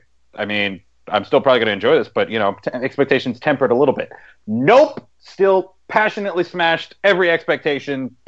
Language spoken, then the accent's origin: English; San Francisco, California, United States; The tour just opened up in San Francisco, you know, my hometown.